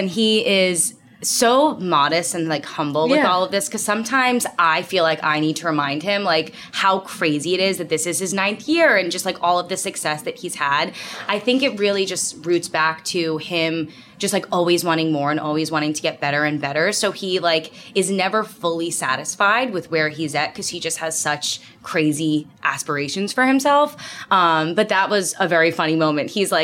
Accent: New Jersey, United States; now in Cincinnati, United States; So we are from New Jersey, and we didn't know where we were going to be living. So my doctor was in New Jersey.

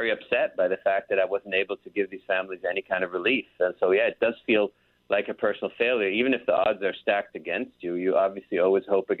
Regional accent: Israel; also born or lived in Kenya; I was born in 1963 in Israel. My father was an Israeli diplomat. We ended up being posted in East Africa and Kenya, all over East Africa.

